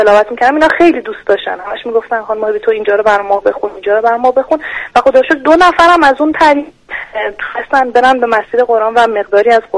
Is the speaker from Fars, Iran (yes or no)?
no; Isfahan, Iran; بنده 28 سالمه، اهل اصفهان هستم.